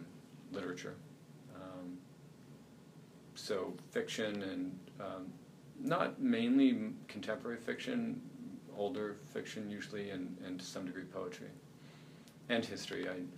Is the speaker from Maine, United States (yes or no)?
yes; Maine, United States; B. Dalton, I grew up in Maine, so B. Dalton Booksellers was a big one.